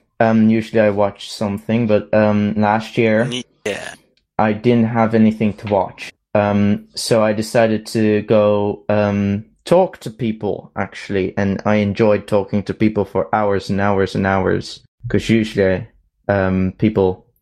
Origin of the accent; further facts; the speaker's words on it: Netherlands; I'm from the Netherlands, Europe, which is Northern Hemisphere.